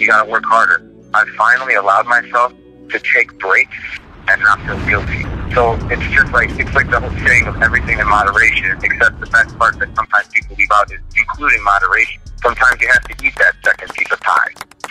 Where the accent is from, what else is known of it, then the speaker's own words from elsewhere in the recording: Chicago, Illinois, United States; because the neighborhood where I grew up in Chicago, I think that if you weren't, you know, very, very scholastically adept, it was kind of expected that you would go into what most people from the neighborhood did